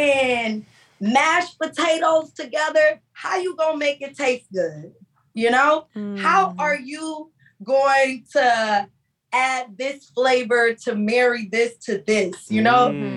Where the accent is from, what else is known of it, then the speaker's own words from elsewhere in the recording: Miami, Florida, United States; Like, I'm from Miami. Like, they gave me love.